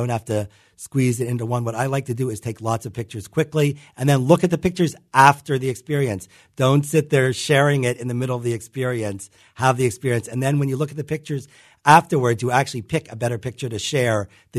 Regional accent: Pittsburgh, Pennsylvania, United States; Everyone I photograph, I'm looking for that happiness that I had growing up in Pittsburgh.

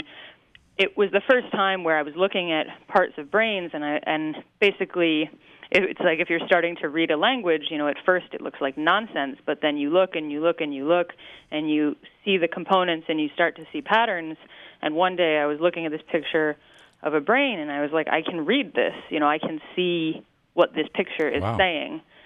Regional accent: New York, United States; So I grew up in New York State, but I grew up as a fan of all of the Philadelphia sports teams, which was a bit insulating.

